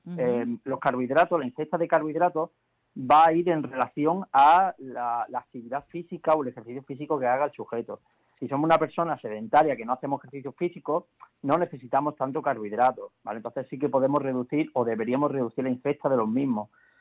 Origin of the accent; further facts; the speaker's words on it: Málaga, Andalusia, Spain; yo que soy de Málaga además